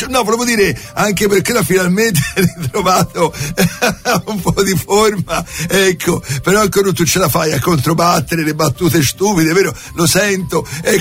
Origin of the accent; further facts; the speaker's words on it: Tuscany, Italy; accent: Tuscan; che significa questa parola nel nostro dialetto toscano